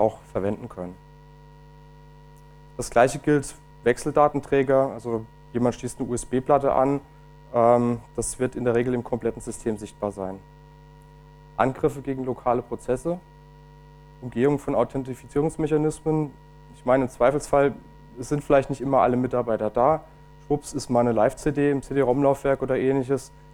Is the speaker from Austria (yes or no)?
no; Zweibrücken, Rhineland-Palatinate, Germany; Ich komme aus Zweibrücken, bin dort an der Fachhochschule Kaiserslautern